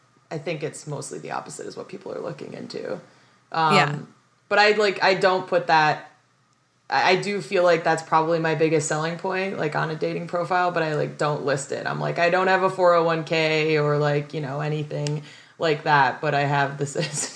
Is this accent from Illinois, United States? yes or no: yes; Chicago, Illinois, United States; That's where I grew up in Chicago.